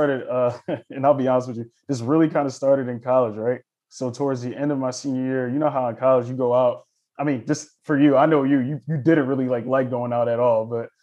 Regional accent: Elkins Park, Pennsylvania, United States; I grew up in Philly, so I grew up in this area called Elkins Park. So it's probably like about 30, 40 minutes from Temple University, give or take.

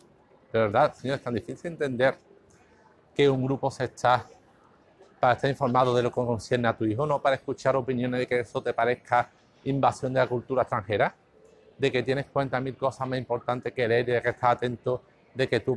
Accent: Seville, Andalusia, Spain; O igual no soy de España, Andalucía, Sevilla, España

